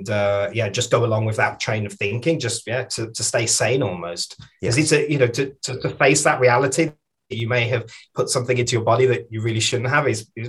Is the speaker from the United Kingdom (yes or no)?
yes; United Kingdom; I'm just a British guy who doesn't really have a side, you know, in terms of, I'm not Canadian